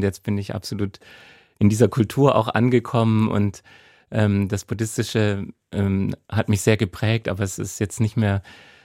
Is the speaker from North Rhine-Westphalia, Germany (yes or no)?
no; Baden-Württemberg, Germany; Ich bin in der Nähe von Stuttgart aufgewachsen.